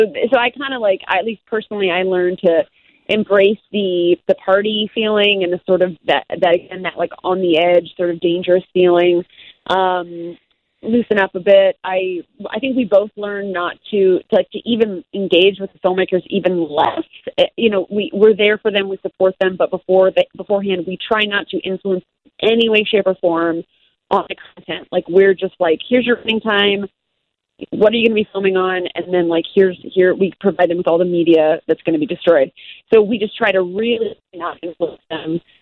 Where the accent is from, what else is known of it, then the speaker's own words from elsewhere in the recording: Midwest, United States; I mean, ultimately, I'm a Midwesterner. We're a little nicer